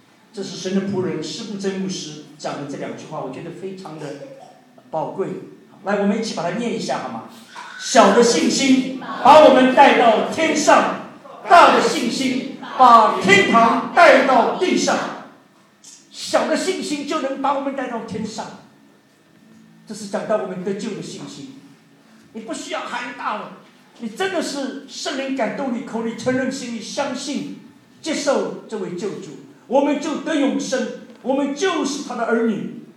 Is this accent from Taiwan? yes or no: no; China; 他倾倒他的全部的生命在我们中国人的身上